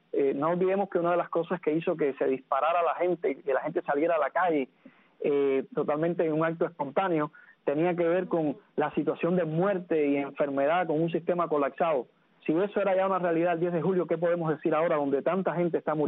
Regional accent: Cuba; moved away; como pueblo cubano que somos también desde el exilio

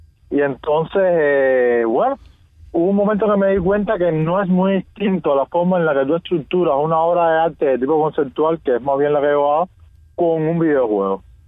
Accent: Havana, Cuba; Yo soy de playa, compadre, tú sabes, playa, Vedado

